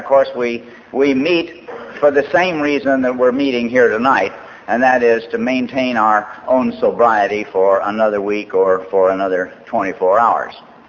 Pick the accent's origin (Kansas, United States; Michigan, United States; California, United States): Kansas, United States; Lawrence; Betsy and I are both Kansans. She comes from Salina, and I come from Lawrence in Kansas City.